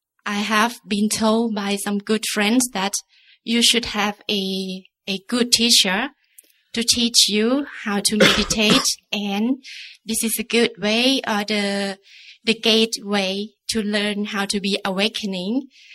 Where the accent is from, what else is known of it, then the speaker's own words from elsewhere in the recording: Ubon Ratchathani, Thailand; English is a second language; May I ask Ajahn Cheyasaro, I'm from Ubon Ratchathani.